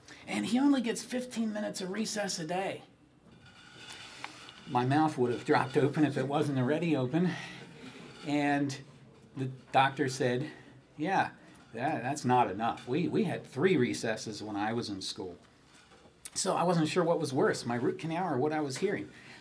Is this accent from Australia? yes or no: no; Mount Joy, Pennsylvania, United States; from Mount Joy area. It's about 30 minutes southwest of here.